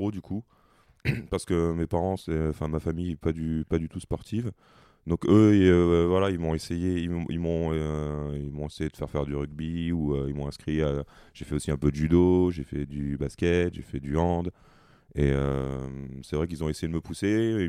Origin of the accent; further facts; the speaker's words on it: Toulon, Provence-Alpes-Côte d'Azur, France; parce que je suis originaire de Toulon, donc qui est une grosse ville de rugby là-bas.